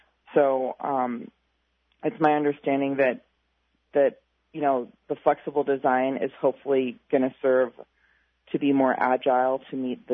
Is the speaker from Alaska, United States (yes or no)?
yes; Bethel, Alaska, United States; I would love it if my hometown of Bethel could be the first community in Alaska to get 100% participation rate.